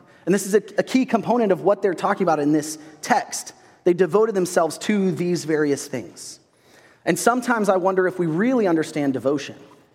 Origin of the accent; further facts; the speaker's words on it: England, United Kingdom; born there; I was born outside of London, England